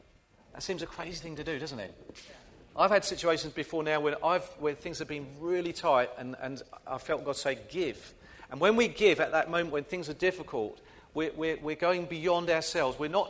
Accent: England, United Kingdom; we're British, or I am anyway, I'm English.

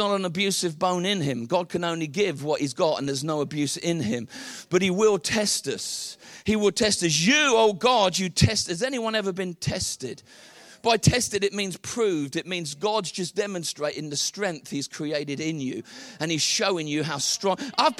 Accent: England, United Kingdom; I'm English, and I know I'm meant to preach all nice and quiet

